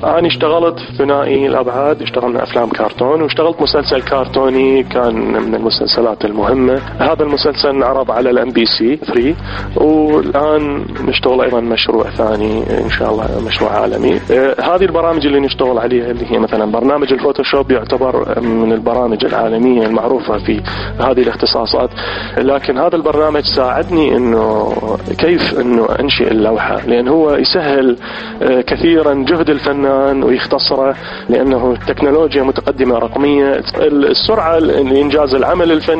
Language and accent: Arabic; Iraq